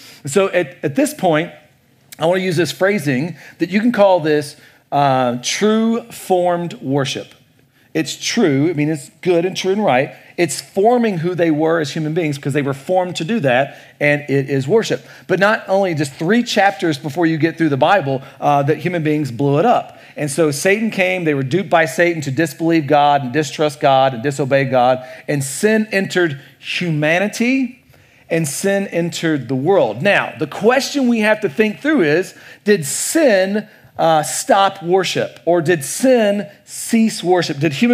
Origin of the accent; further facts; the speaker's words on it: Kentucky, United States; I grew up in Kentucky in a really small town there.